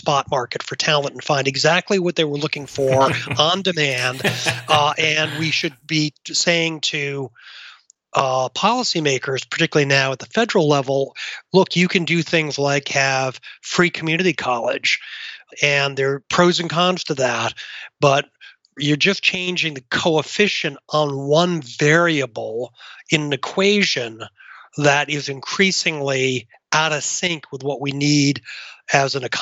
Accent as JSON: {"language": "English", "town": "Boston", "region": "Massachusetts", "country": "United States", "said": "of course, I'm from Boston"}